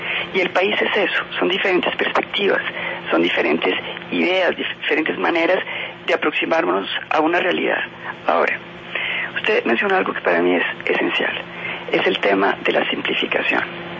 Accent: Colombia; Si nosotros como colombianos queremos obtener todo

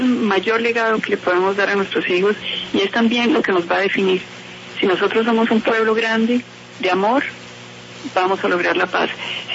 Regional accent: Colombia; lo que somos como colombianos

